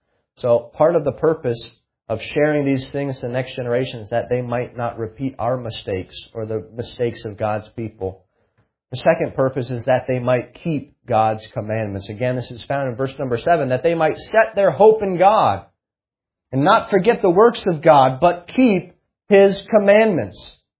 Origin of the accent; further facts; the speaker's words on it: Vermont, United States; I went to a Christian school growing up. I grew up in Vermont.